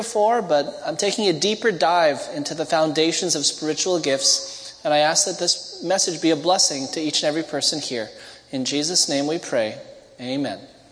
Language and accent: English; Canada; Okay, sorry, I'm Canadian.